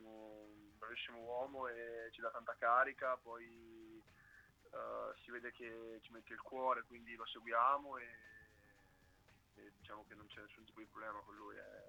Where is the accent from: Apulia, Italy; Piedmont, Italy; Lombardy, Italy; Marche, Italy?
Marche, Italy; Senigallia; sono di Senigallia, i miei sono di Ancona